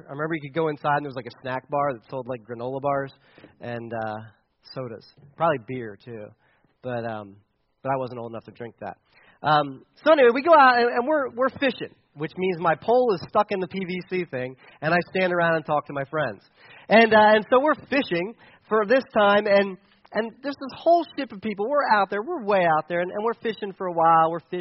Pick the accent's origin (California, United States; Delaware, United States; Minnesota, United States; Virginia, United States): Delaware, United States; now in Mifflin County, United States; I'm not from Mifflin County. I'm from Delaware, and so I'm a city.